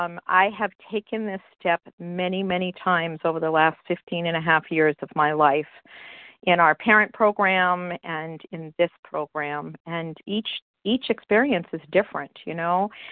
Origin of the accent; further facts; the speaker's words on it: New Hampshire, United States; I'm from New Hampshire